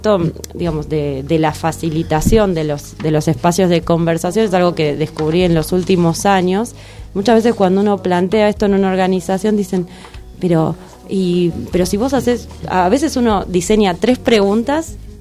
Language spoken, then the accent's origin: Spanish; Lanús, Buenos Aires Province, Argentina; Yo soy de Lanús, así que sí.